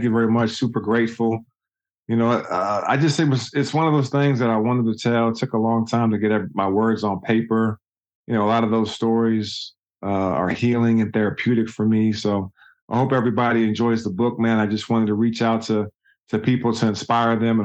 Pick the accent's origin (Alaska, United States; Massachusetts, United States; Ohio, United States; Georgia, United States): Alaska, United States; Juneau; I think about a 12-year-old kid growing up in Juneau, Alaska, that's telling his parents, his siblings, his big sis, his younger brothers, younger sisters, anybody that'll listen to him that, you know, when I get older, I'm going to go to the NBA, coming from Alaska.